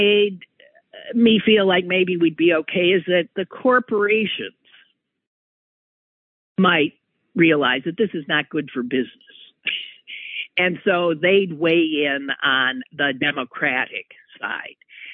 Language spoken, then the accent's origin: English; Wisconsin, United States; the senator from my home state of Wisconsin, Ron Johnson